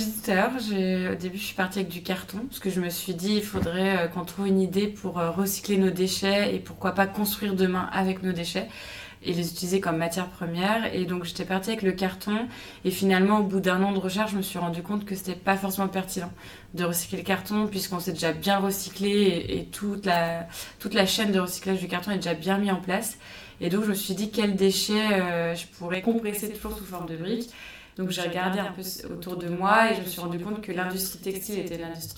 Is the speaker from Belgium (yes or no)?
no; Pays de la Loire, France; born there; also born or lived in Paris / Rouen; je suis née en Vendée, je suis née en France, ensuite j'ai fait mes études à Paris, puis à Rouen, puis de nouveau à Paris